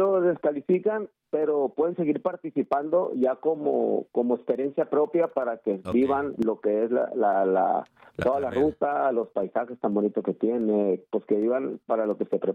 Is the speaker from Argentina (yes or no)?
no; Todos Santos, Baja California Sur, Mexico; no conocía la sierra y soy de aquí, de Todos Santos.